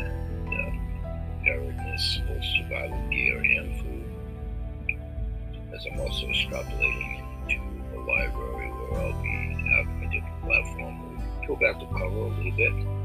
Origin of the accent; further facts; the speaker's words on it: Maine, United States; how we're both coincidentally from Maine